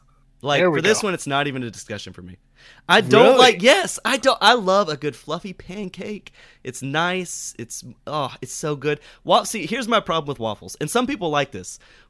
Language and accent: English; the South, United States; But, like, I know I'm from the South, but I have no idea where the whole chicken and waffles thing came from.